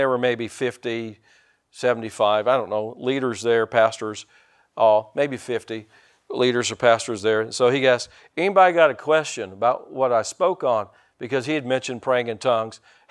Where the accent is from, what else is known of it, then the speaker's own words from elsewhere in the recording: United States; I'm an American.